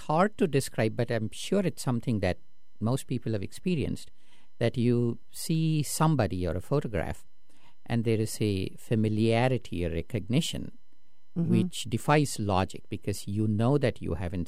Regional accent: Kansas, United States; now in Seattle, United States; I cannot tell you the number of times people in Seattle told me once they knew I came from Kansas.

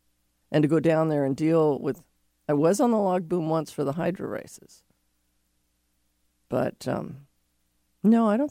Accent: Laurelhurst, Washington, United States; Because I grew up in Laurelhurst. So, like, the Motley Cut is, like, the neighborhood and all of that.

